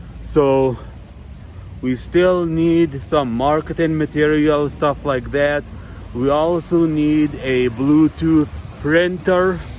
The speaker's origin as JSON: {"language": "English", "country": "United States", "lives_now": "Colombia", "said": "you know, I'm American, I really don't know the language and the culture, I don't know where to go to get, you know, what I need."}